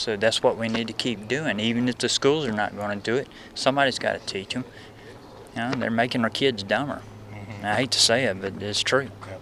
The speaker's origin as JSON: {"language": "English", "town": "Fort Rucker", "region": "Alabama", "country": "United States", "tie": "born there", "also_born_or_lived": "Big Rock, Tennessee", "said": "and I was born here in Fort Rucker, Alabama."}